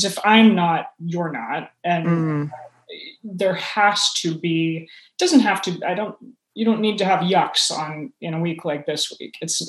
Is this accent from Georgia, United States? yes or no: yes; Atlanta, Georgia, United States; And to get on a plane to my hometown, to get on Delta flight and fly into Hartsfield Airport in Atlanta, thinking I'm going to need this stuff in the trunk of my car.